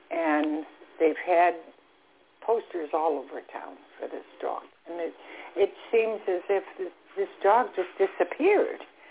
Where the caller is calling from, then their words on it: Florida, United States; I'm calling from Florida.